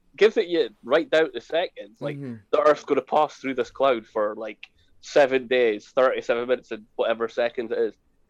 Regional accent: Maastricht, Limburg, Netherlands; So you knew I grew up in Maastricht. It wasn't the best area.

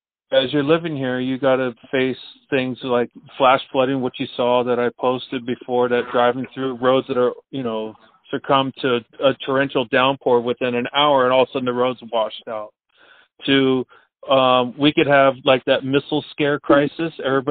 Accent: California, United States; also born or lived in Redding, United States; So the background, I was born in Redding, California, back in 1970. So I feel like I'm a fossil now. and then moved up to the North Bay with my family.

